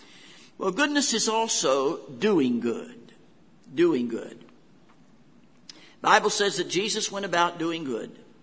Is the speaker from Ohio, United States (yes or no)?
yes; Newton Falls, Ohio, United States; So the basic truths of the Church of God when I grew up in Newton Falls, Ohio under Lily McCutcheon was the unity of the church